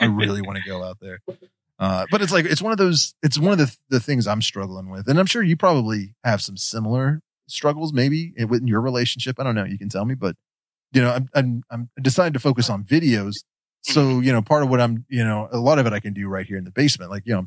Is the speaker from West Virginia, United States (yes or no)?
yes; Huntington, West Virginia, United States; I grew up in Huntington, cool. West Virginia, and went to school in Sioux Falls, South Dakota, and then retreated back to West Virginia